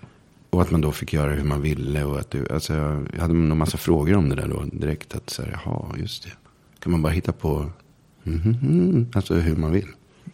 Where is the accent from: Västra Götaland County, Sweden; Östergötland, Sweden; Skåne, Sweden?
Östergötland, Sweden; Linköping; also born or lived in Stockholm; för att vi kom ju från Stockholm. Vi flyttade till Linköping när jag var ett år. Och först bodde vi någon länge. Vi bodde i lägenhet då. I Berga heter det. På Lillgårdsgatan. Där bodde vi kanske 3 år.